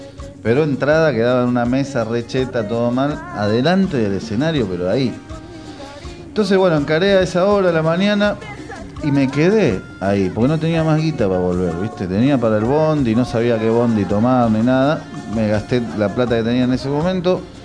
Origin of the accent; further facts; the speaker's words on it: Argentina; now in New York, United States; yo soy argentina, vine a ver un concierto, vine a tocar acá con una banda